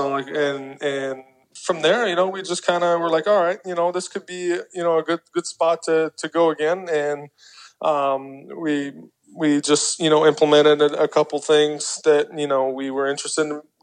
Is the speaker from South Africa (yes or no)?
no; Canada; being Canadian